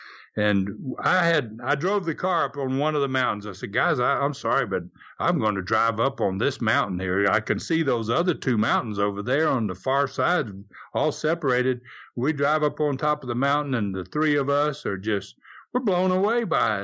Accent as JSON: {"language": "English", "country": "United States", "said": "And I go, \"Well, I'm from America, you know.\""}